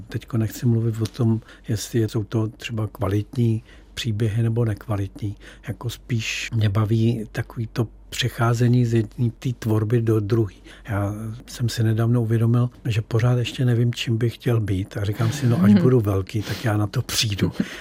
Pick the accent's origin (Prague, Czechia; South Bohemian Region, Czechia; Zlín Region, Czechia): Prague, Czechia; tak já jsem se narodil u Pohořelce, tak moje dětství jsem trávil na tom Pohořelci, na té dlažbě